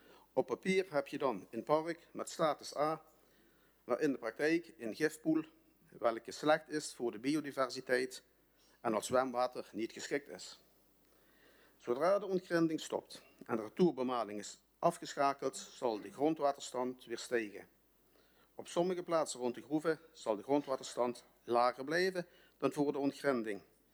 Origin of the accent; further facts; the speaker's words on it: Nagelbeek, Limburg, Netherlands; Ik ben geboren en getogen in Nagelbeek.